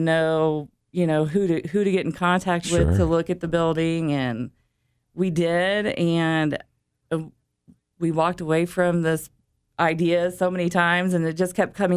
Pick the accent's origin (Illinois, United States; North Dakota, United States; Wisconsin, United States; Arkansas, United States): Illinois, United States; Galesburg; I am from Galesburg, born and raised, and I've never even left.